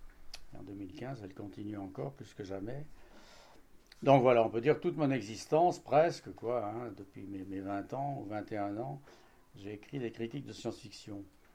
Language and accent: French; Grenoble, Auvergne-Rhône-Alpes, France; puisque je suis grenoblois.